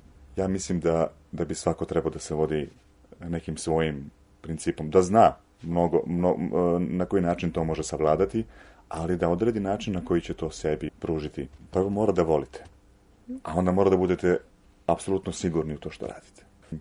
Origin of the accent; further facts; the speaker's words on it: Serbia; kod nas u Srbiji